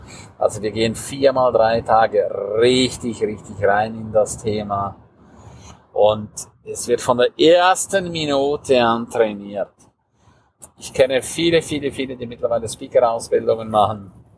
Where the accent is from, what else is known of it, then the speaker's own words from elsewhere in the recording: Switzerland; accent: Swiss; also born or lived in Palatinate; now in Germany; Auch ich habe mein Schweizer Dialekt. Ja, ich bin ja Schweizer. Lebe schon sehr, sehr lange in der Pfalz. Habe da auch ein pfälzischer Dialekt drin.